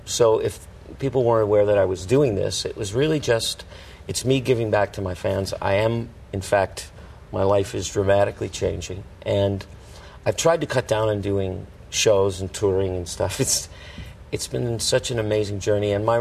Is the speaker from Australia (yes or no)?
no; Los Angeles, California, United States; moved away as an adult; also born or lived in Las Vegas; now in Fort Lauderdale, United States; which is where I grew up. All of my family is in Los Angeles. I moved from Las Vegas to Fort Lauderdale, and I guess I'm not a Hollywood guy.